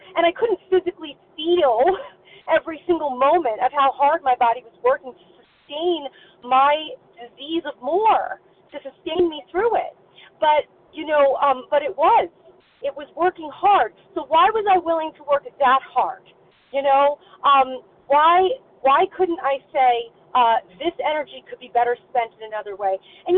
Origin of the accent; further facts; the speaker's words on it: New Jersey, United States; I'm a recovered compulsive overeater from New Jersey. I hope I can be heard okay. I'm just driving from my place in Pennsylvania back to Jersey.